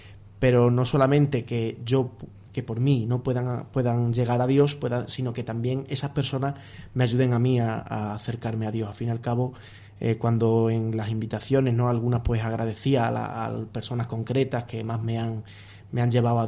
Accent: Fuentes de León, Extremadura, Spain; Pues yo, por ejemplo, de mi pueblo, ¿no?, en Fuentes de León

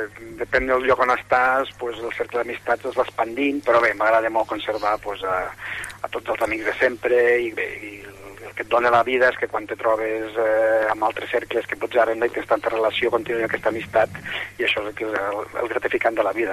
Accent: Lleida, Catalonia, Spain; soc lleidatà i això, en sigui molt orgullós

